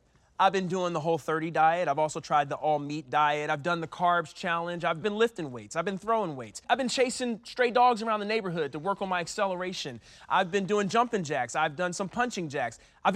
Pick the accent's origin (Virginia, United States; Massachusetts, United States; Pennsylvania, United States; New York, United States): Pennsylvania, United States; Philadelphia; Born and raised in Philly.